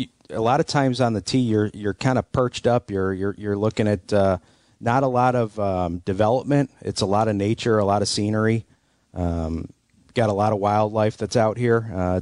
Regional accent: Hamburg, New York, United States; I'm from Hamburg, and I just take a short drive.

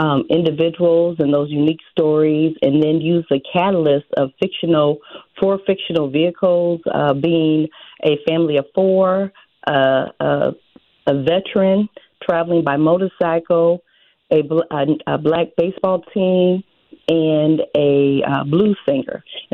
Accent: Springfield, Illinois, United States; And so the contacts were very happy to know that I was from Springfield, that we were opening the museum in Springfield

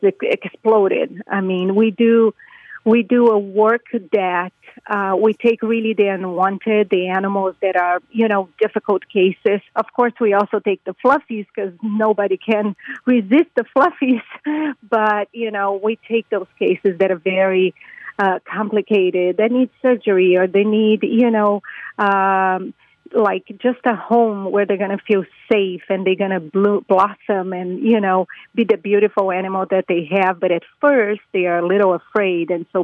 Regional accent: Brazil; English is a second language; My grandfather was a jeweler from Italy, and so it's really my blood. I am from Brazil, and as you probably can hear on the accent

